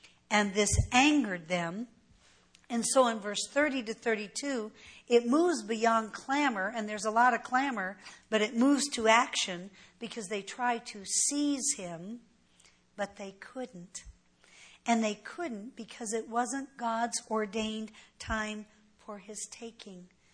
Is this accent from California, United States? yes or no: yes; California, United States; also born or lived in Colorado; Well, you know, right now, I'm from California, but I wasn't born in California. I was born in Colorado.